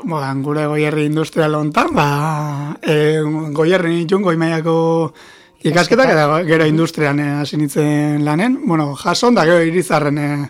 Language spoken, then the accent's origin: Basque; Beasain, Basque Country, Spain; Beasaindarra naiz ni, Saltxomendi baserrikoan gudu harretan daune baserri haundi batekoa.